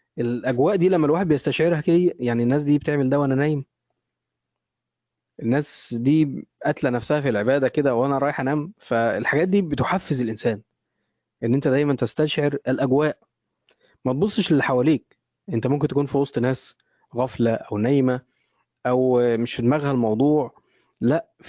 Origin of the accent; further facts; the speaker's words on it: Egypt; يعني تخيل إحنا عندنا في مصر حاليا كيلو اللحمة وصل كام؟